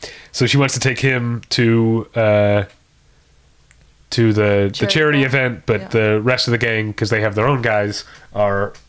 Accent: Missouri, United States; about the fact that I was from Missouri, you know.

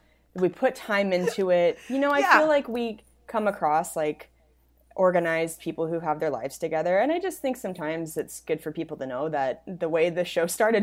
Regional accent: Spokane, Washington, United States; And then in October, I'm going to be in my hometown, Spokane.

